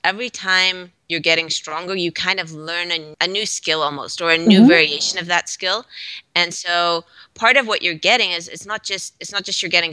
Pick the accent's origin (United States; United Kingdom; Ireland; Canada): United Kingdom; Scotland; Yeah. Well, that's where I'm from originally. So I grew up in Scotland and my family is all still there.